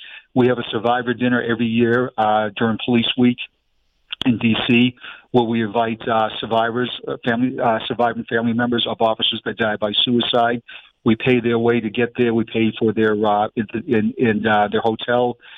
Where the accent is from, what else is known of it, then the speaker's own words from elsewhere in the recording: Boston, Massachusetts, United States; accent: Boston; now in Florida, United States; It's my Boston accent's kicking it right now.